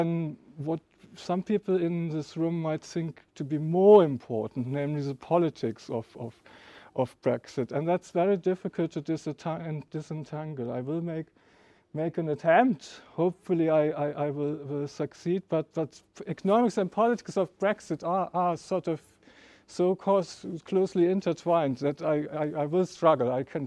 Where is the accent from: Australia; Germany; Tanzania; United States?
Germany; accent: German; English is a second language; as you might have guessed from my terrible accent and then also the umlaut in the name, I'm sort of made in Germany, yeah? So made in Germany, hopefully as reliable as a Volkswagen I would have hoped.